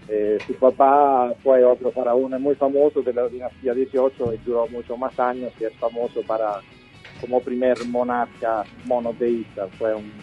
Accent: Italy; Spanish is a second language; soy italiano.

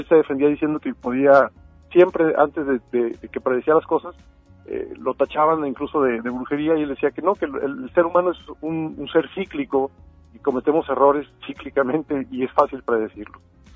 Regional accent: Mexico; le han dado carácter a lo que hoy somos como mexicanos.

